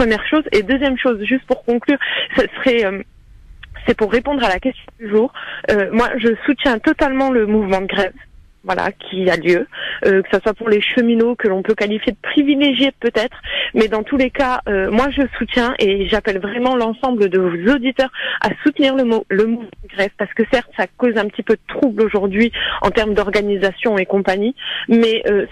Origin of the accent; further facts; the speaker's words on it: Grand Est, France; Moi, je suis originaire de Moselle.